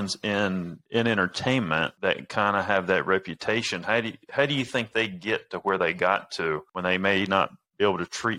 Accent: New York, United States; growing up in the Bronx, too, is almost survival.

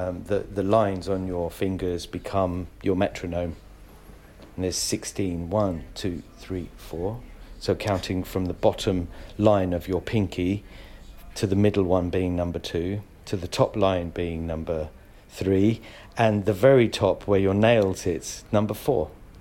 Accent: Kenya; Mum was from Mombasa. My dad was from Nairobi. And... yeah, my whole family, we're all Kenyan.

